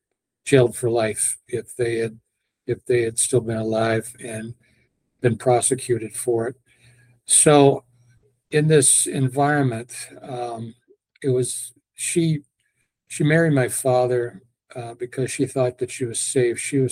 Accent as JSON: {"language": "English", "region": "Kentucky", "country": "United States", "tie": "born or raised there", "lives_now": "Florida, United States", "said": "It's home for now. I grew up in Kentucky."}